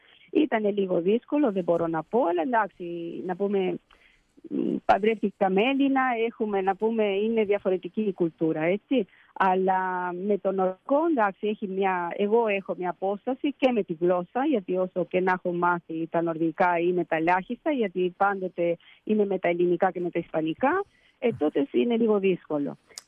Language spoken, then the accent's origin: Greek; Montevideo, Uruguay; Γεννήθηκα στο Μοντεβιδέο, ναι, στην Ουρουγουάη. Εκεί μεγάλωσα, εκεί τα πάντα, η ζωή μου, έτσι.